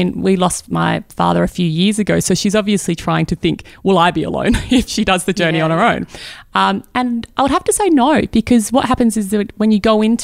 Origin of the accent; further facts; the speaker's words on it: Perth, Western Australia, Australia; Obviously, I come from Western Australia, and Perth in Western Australia, where we don't have crocodiles that roaming around.